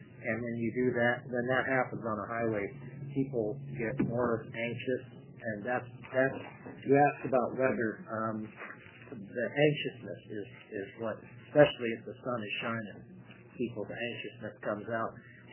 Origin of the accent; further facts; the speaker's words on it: Sheridan, United States; I lived just past the casino when I grew up in Sheridan. As living in that area all my life